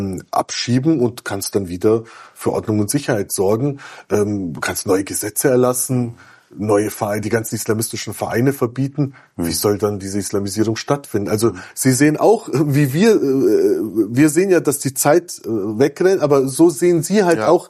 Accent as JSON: {"language": "German", "region": "Bavaria", "country": "Germany", "tie": "born or raised there", "said": "ich bin zum Beispiel in Bayern aufgewachsen"}